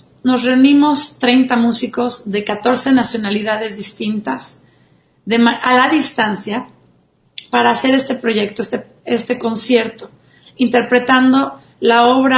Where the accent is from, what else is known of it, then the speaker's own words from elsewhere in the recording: Mexico; como mexicana, mujer, músico, mamá